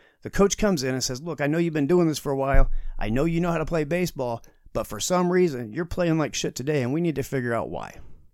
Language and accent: English; Indianapolis, Indiana, United States; And, you know, I'm a Colts fan. I'm born and raised in Indianapolis, and that I can attest to.